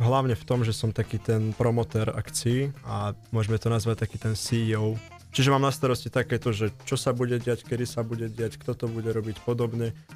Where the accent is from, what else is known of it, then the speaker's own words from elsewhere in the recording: Lučenec, Banská Bystrica Region, Slovakia; ja som z Lučenca a tým, že som 4 roky v Bystrici